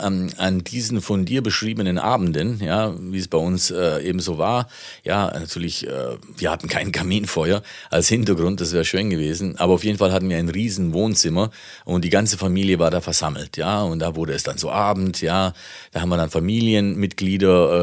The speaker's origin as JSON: {"language": "German", "country": "Italy", "lives_now": "Germany", "said": "Du weißt ja, bei uns in Italien ist ja die Zahl 13 eine Glückszahl und hier ist sie eine Pechszahl."}